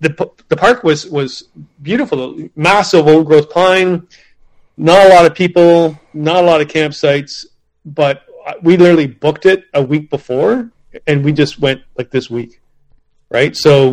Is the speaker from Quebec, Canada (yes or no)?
no; Ontario, Canada; I'm from Ontario.